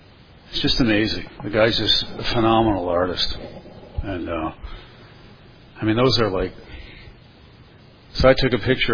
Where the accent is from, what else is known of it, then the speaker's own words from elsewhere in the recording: Ireland; I'm an Irishman.